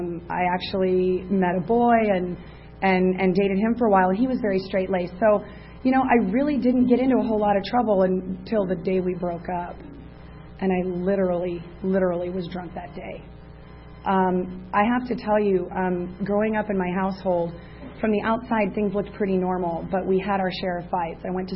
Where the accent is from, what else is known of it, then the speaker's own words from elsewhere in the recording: San Diego, California, United States; I'm actually a San Diego girl. I was born and raised here. And I was born down in Chula Vista, where I still live.